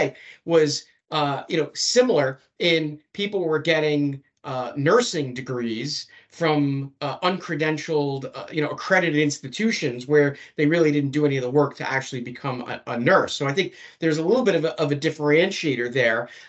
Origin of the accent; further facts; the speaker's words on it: Bronx, New York, United States; And I'm assuming that you're talking about some youthful experience I had growing up in the Bronx with a stop and frisk from the local police.